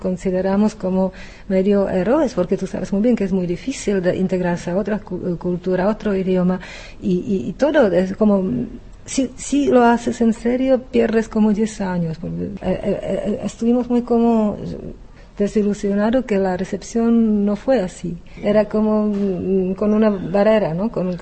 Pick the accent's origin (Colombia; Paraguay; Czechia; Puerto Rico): Czechia; Prague; moved away; Yo conocí un poquito bastante esta atmósfera cuando era chica en Praga, la época stalinista bastante como pesadita.